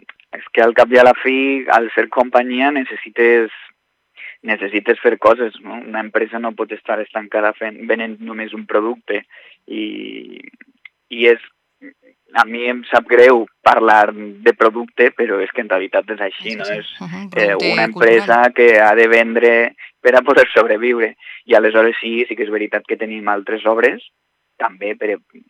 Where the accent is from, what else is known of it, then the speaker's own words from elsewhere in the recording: Castellnovo, Valencian Community, Spain; nosaltres som de Castellnovo, molt a prop, a la província de Castelló